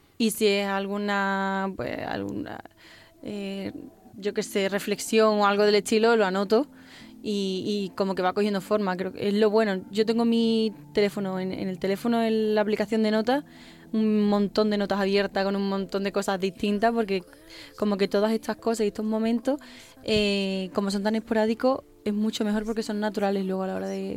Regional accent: Villafranca de los Barros, Extremadura, Spain; allí en la escuela de música de mi pueblo, de Villafranca de los Barros.

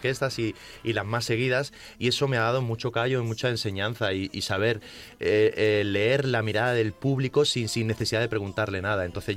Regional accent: Motril, Andalusia, Spain; Sí, sí, sí, yo soy de Motril, granaíno.

